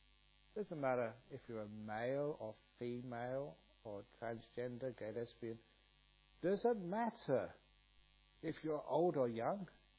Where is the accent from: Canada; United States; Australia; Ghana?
Australia; He said, oh, where are you from? I said, I'm from Australia. Oh, you're from Australia, said this monk.